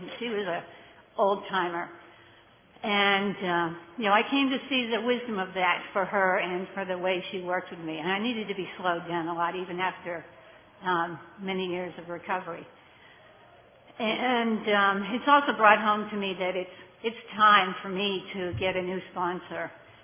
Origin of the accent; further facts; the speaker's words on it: Durwood, Maryland, United States; also born or lived in Boston; I'm from Durwood, Maryland, but I was born in Boston